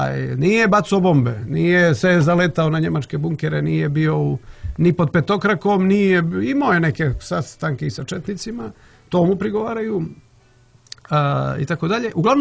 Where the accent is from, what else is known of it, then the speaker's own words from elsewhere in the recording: Montenegro; kakav je taj jednopartijski sistem bio kod nas u Crnoj Gori bukvalno do juče